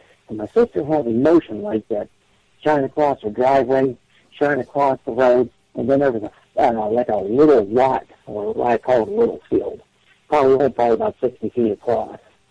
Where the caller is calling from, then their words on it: Johnstown, Pennsylvania, United States; from Johnstown.